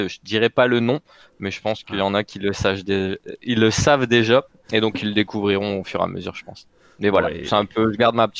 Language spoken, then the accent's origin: French; Hauts-de-France, France; je suis originaire du Nord, je fais un peu mon CV basiquement. Je suis originaire du Nord, j'habite à Lille.